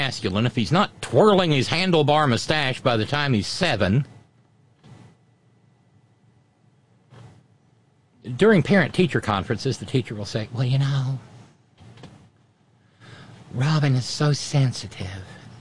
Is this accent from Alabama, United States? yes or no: yes; Alabama, United States; And I don't know how it is in Ohio, but I grew up in Alabama.